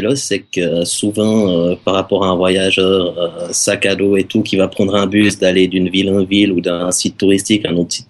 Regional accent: Switzerland; bien que je viens de Suisse, que je suis habitué au froid

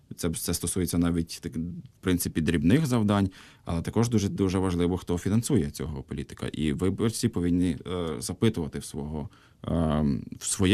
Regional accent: Smila, Cherkasy Oblast, Ukraine; Я сам родом з Черкащини, постійно їжджу додому в місто Сміла

